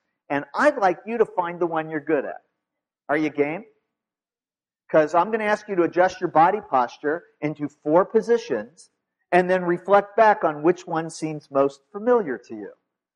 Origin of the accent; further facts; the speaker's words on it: Ohio, United States; First of all, we're in Ohio, I grew up in Ohio, I know that there's a lot of nice people in Ohio.